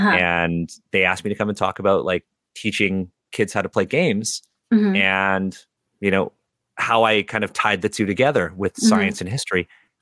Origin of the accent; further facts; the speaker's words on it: Canada; I'm a Canadian podcaster, game designer, and cultural consultant.